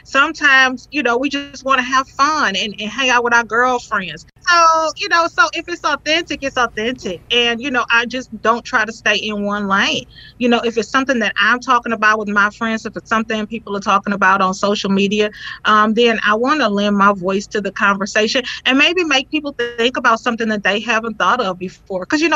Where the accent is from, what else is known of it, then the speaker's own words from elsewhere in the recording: the South, United States; originally, you know, I'm from the South